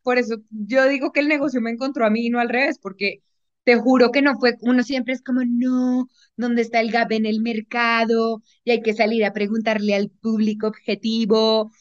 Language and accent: Spanish; Colombia; tú sabes cómo somos los colombianos.